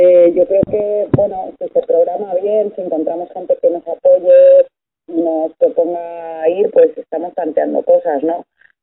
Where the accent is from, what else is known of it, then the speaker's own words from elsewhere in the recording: Balearic Islands, Spain; now in Madrid, Spain; Yo que soy de Mallorca, pues mira, para salir de la isla lo que tardé en la península, ¿no?